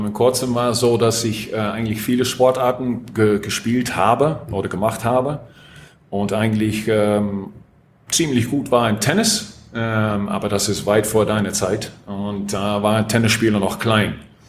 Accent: Netherlands; German is a second language; Ich bin Holländer, ne? Also die, den, das ist bei mir noch immer schwierig.

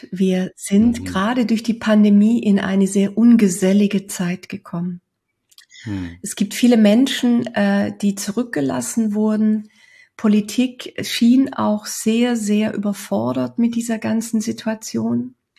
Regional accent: Düsseldorf, North Rhine-Westphalia, Germany; in Düsseldorf, in meiner Heimatstadt

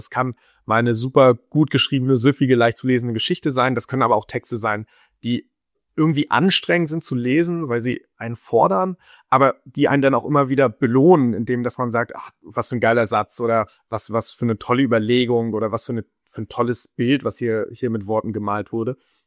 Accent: Mecklenburg-Vorpommern, Germany; moved away as an adult; Ja, das ist meine Heimat. Also das ist, ich bin weggezogen. Ich habe 2017 angefangen in Hagen an der Universität zu arbeiten und ich bin dann aber quasi bis zur Pandemie immer noch regelmäßig nach MV gependelt. Das heißt, ich wohne erst richtig nicht mehr

